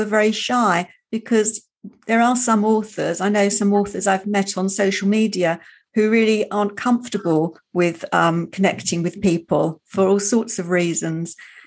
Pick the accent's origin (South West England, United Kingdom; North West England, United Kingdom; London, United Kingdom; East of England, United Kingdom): East of England, United Kingdom; I am from Essex in the UK.